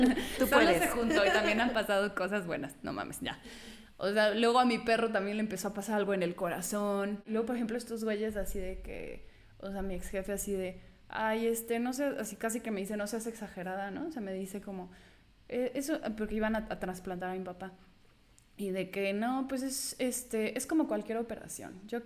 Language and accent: Spanish; San Luis Potosí, Mexico; now in Mexico City, Mexico; Vengo de San Luis. Yo pensé que San Luis era cerrado y luego llego a Ciudad de México, que se supone que es otro pedo, y pues no.